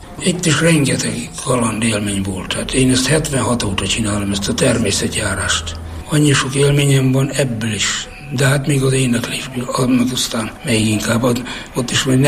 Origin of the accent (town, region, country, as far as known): Nyíradony, Hajdú-Bihar, Hungary; born or raised there